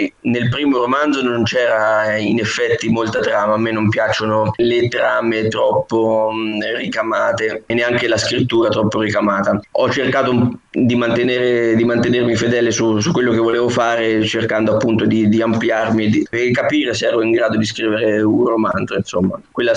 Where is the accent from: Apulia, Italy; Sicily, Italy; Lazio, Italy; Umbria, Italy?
Umbria, Italy; perché sono umbro, quindi ho scritto di quello che vedo e conosco